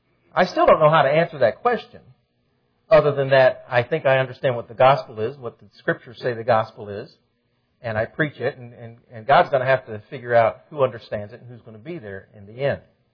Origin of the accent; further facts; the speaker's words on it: Maryland, United States; I grew up in Maryland.